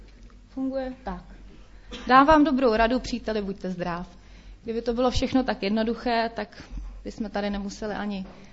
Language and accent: Czech; Prague, Czechia; moved away as an adult; now in Havlíčkův Brod, Czechia; pocházím z Prahy, ale už vlastně 12. rok žiju na Vysočině v Havlíčkově Brodě. Přišla jsem sem vlastně za prací po promoci hnedka.